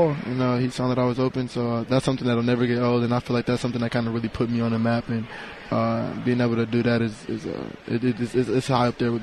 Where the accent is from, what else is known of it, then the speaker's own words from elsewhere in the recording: Midwest, United States; But, you know, I'm from the Midwest, and I always feel like I was able to be a kid who I feel like Cali was home.